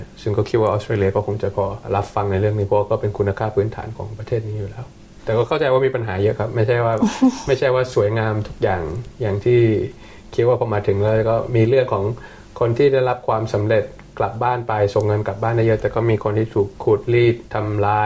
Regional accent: Bangkok, Thailand; now in Melbourne, Australia; ถ้าเกิดคุณเป็นคนชนชั้นกลางมาจากกรุงเทพอย่างที่โชคดีหน่อยอย่างผมอะอยู่เมืองไทยสบายแต่ไม่สะดวกอยู่เมืองนอกอย่างเมลเบิร์นอาจจะสะดวกแต่ไม่สบาย

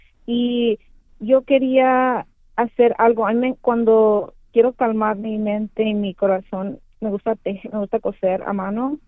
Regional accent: Tijuana, Baja California, Mexico; now in Australia; yo crecí en Tijuana y miraba un mural todos los días enfrente de mí, de mi casa

